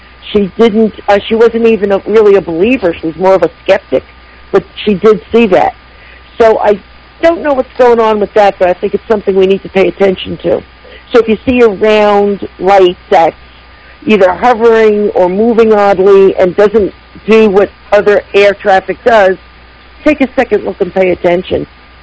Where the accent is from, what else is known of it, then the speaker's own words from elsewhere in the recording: Ireland; because I'm Irish, of course.